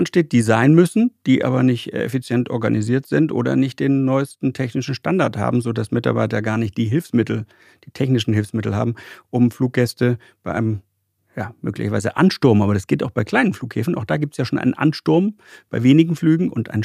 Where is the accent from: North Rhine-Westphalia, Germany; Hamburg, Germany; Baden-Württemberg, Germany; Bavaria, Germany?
Hamburg, Germany; Also ich bin Hamburger Jung